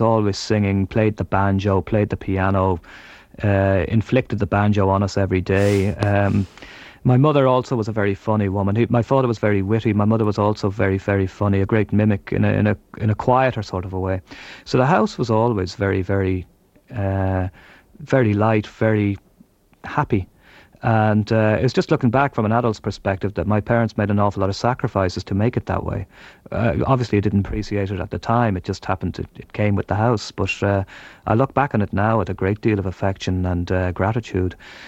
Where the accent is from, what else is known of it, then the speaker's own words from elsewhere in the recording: Kilbarrick, Leinster, Ireland; I grew up in a place called Kilbarrick on the north side of Dublin, about 4 miles out from the city centre.